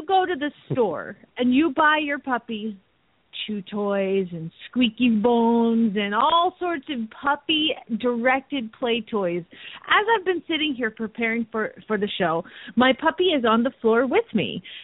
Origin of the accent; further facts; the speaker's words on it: Phoenix, Arizona, United States; from Phoenix, Arizona